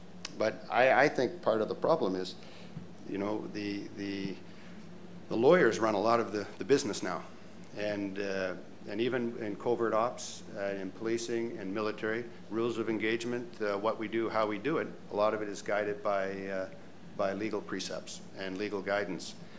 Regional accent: Canada; as a Canadian

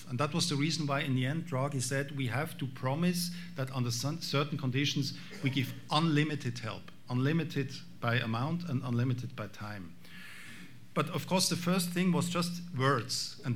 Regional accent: Switzerland; I mean, I come from Switzerland. We have we are not member of the EU

